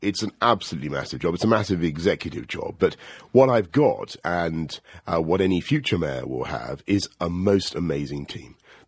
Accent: New York, United States; born there; Well, I was born in New York.

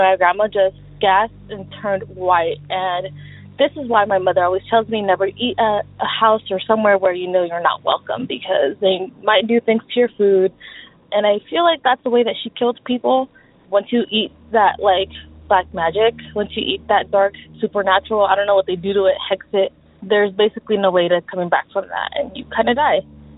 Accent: Mexico City, Mexico; now in California, United States; And it comes from our hometown in Mexico, Mexico City

